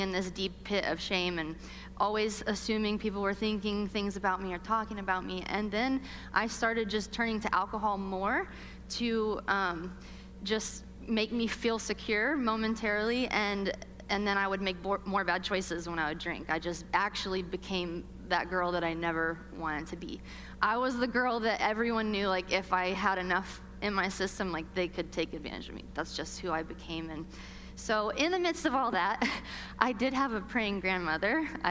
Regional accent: Ohio, United States; now in Las Vegas, United States; I live in Vegas now. I used to live in Ohio. I grew up in Ohio. Woo! I am not used to this weather. Oh my goodness. It's frigid. I am a West Coaster. I've been on the West Coast for like almost 20 years now

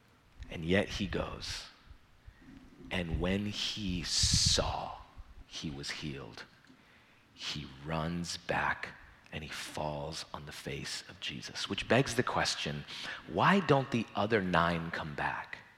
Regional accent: India; And I'm from India. We know how to throw weddings too

